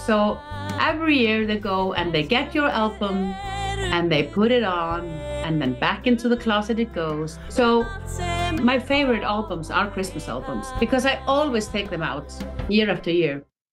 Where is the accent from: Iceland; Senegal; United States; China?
Iceland; English is a second language; it's French, and then English, and we're from Iceland, oh my God!